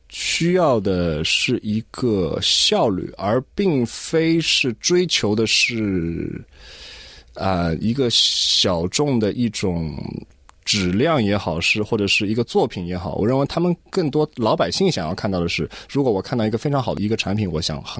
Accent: Australia; 能作为一个华裔的一个澳洲人也好，一个华人

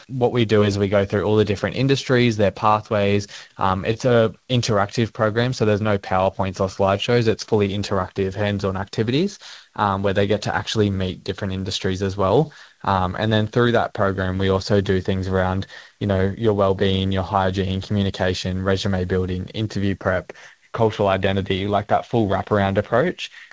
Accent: Sunshine Coast, Queensland, Australia; But I obviously grew up on Gubbi Gubbi country up in the Sunshine Coast of Queensland and Dungudi country on the mid-north coast.

